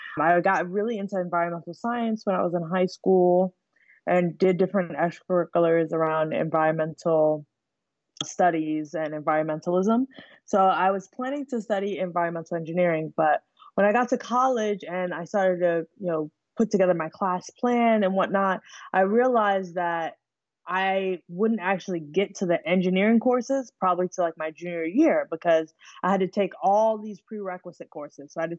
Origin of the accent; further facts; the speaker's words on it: New York City, New York, United States; now in California, United States; I'm from New York originally. I'm living out in California now, but I grew up between Staten Island and Harlem.